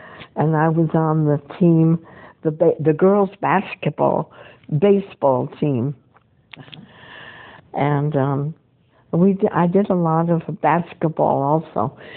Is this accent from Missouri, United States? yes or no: no; Dobbs Ferry, New York, United States; I was born in Dobbsbury, New York, on the Hudson.